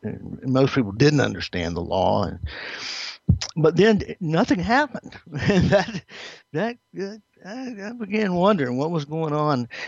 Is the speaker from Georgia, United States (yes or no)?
yes; Atlanta, Georgia, United States; born there; Well, I was born in Atlanta, Georgia, and I have a twin sister.